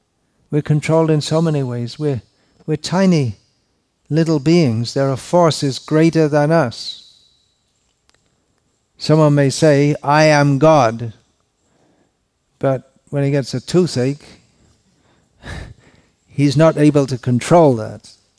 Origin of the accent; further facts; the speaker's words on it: United Kingdom; now in India; I'm from Britain, living in India.